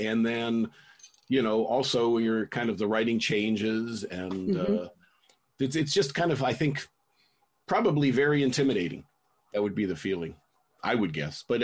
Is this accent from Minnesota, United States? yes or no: no; Oak Park, Michigan, United States; I grew up in Oak Park, Michigan.